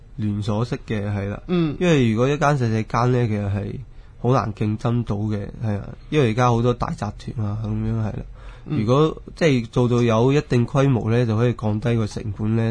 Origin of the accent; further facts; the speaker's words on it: Yunnan, China; 即系我乡下就云南出世嘅，咁啊谂住即系搵啲嘢搞下，搵啲生意，咁啊觉得即系嗰种童年嗰种味道咧，就觉得好有记忆啊